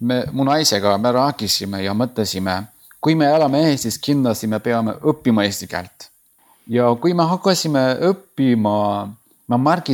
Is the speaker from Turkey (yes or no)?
yes; Turkey; Estonian is a second language; moved away as an adult; now in Estonia; olen pärit Türgist. Me tulime siia umbes 2 aastat tagasi mu naisega.